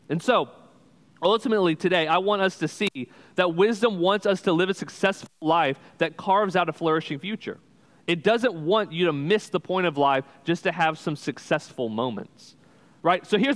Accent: Texas, United States; I'm originally from Texas with my family. We grew up down there

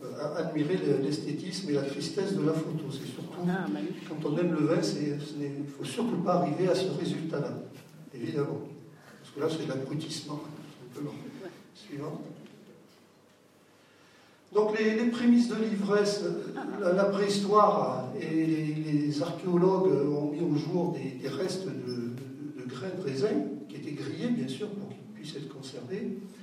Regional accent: Brive-la-Gaillarde, Nouvelle-Aquitaine, France; Je suis briviste, je suis né à Brive.

